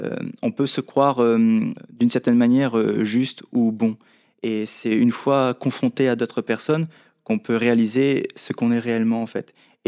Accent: Réunion, France; moved away as an adult; Je viens de l'île de la Réunion, en fait, et j'ai quitté mon île, en fait, et pour m'inscrire, en fait, dans l'armée, en fait, dans la marine nationale.

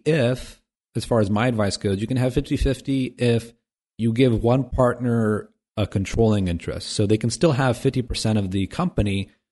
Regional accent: Midwest, United States; I'm from the Midwest, but I haven't heard it.

